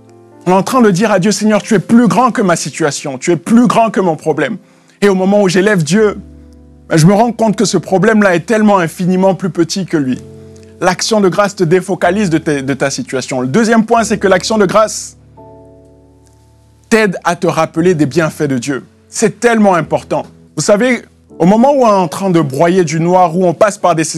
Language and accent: French; France; en tant que Français, on nous dit souvent qu'on est souvent en train de se plaindre